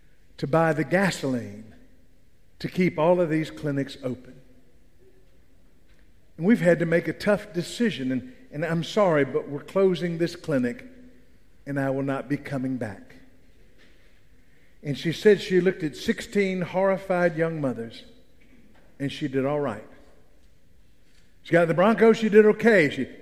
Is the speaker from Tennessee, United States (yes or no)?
yes; Memphis, Tennessee, United States; I'm from Memphis. I don't know if you knew that about me.